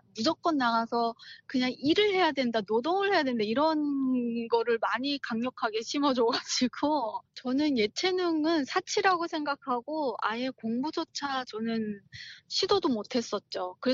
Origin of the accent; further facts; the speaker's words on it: North Korea; now in South Korea; 저도 탈북민으로 살면서